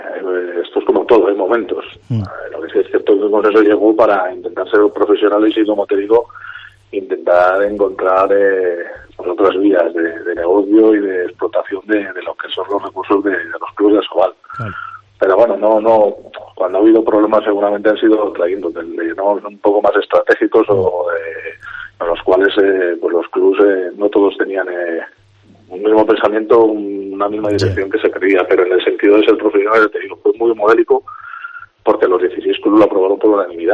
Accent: Cantabria, Spain; tenemos que estar muy orgullosos como cántabros

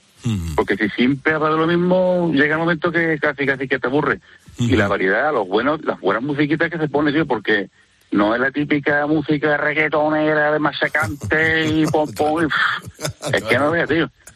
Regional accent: San Fernando, Andalusia, Spain; yo salí de Cádiz, yo soy de San Fernando y mi empresa está en Cádiz.

